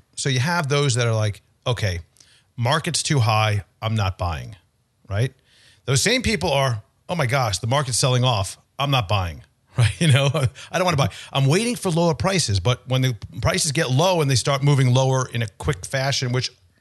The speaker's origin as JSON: {"language": "English", "town": "Long Island", "region": "New York", "country": "United States", "said": "I'm from New York originally as well, out on Long Island, and I saw some video when I was a kid."}